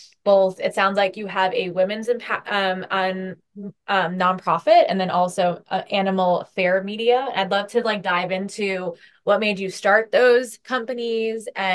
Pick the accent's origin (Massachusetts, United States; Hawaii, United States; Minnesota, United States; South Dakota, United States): Massachusetts, United States; Boston; now in New York City, United States; I'm originally from Boston, so, and now